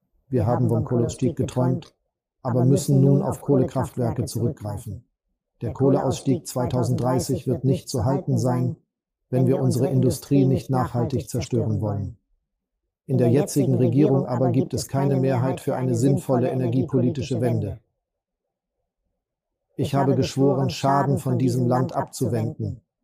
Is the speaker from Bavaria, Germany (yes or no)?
no; Hamburg, Germany; Als Hamburger möchte ich hier die ehrlichen Worte finden